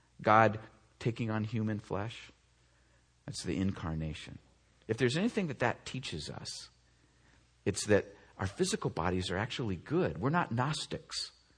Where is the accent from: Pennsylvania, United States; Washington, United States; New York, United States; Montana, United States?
Washington, United States; Seattle; also born or lived in Oregon; I grew up in Oregon, Washington, Seattle, so I'm kind of broken that way.